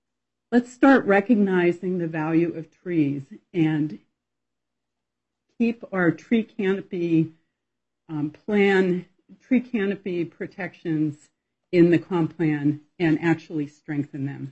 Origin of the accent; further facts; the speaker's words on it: Indianola, United States; from Indianola.